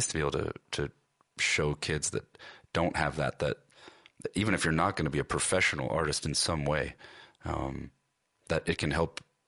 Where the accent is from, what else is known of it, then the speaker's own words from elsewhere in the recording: Cleveland, Ohio, United States; Where I was lucky enough to have an arts program where I grew up in Cleveland, Ohio, in the school that I went to, and I loved those teachers.